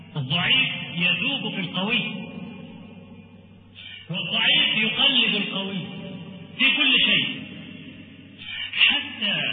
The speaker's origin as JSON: {"language": "Arabic", "country": "Egypt"}